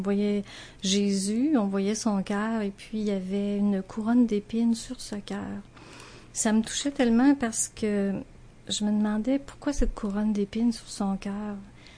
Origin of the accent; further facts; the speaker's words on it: Beaumont, Quebec, Canada; Je suis née en 1956 à Beaumont. C'est dans le comté de Bellechasse, la rive sud. Chez nous, on était à la sortie du village, puis derrière, c'est tellement beau, il y avait le fleuve Saint-Laurent. Je suis la cadette d'une famille de 6 enfants. Mes parents étaient catholiques